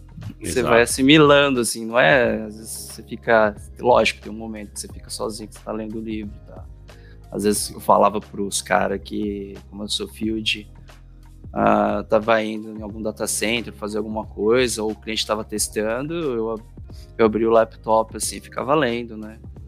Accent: Brazil; moved away; aqui a galera às vezes vê … sempre acha que sou japonês. Começa a falar japonês, cara, e aqui tem muito oriente asiática, eu que sou brasileiro. Cara, mano, tenho uma saudade imensa do Brasil.

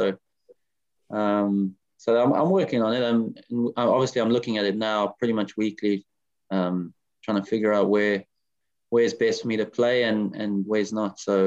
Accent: Zimbabwe; now in South Africa; I mean, I've now been in South Africa longer than I've been in Zimbabwe. So I'm probably a South African at heart. I've lived here longer than I have there. But I mean, I'll always be born there. That's my home.

